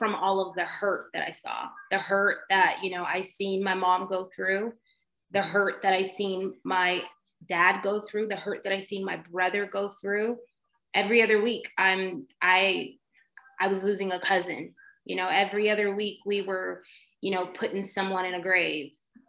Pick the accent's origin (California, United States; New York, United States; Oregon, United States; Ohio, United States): California, United States; I grew up in the San Fernando Valley. I was literally, my parents are from the hood, literally the hood.